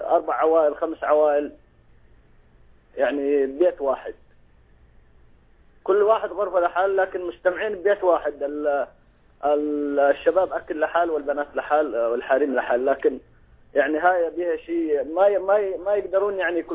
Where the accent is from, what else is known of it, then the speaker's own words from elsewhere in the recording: Syria; عندنا بسوريا، هناك إحنا منطقة قروية. عندنا زراعة وعندنا أرض وغنم وكل شيء.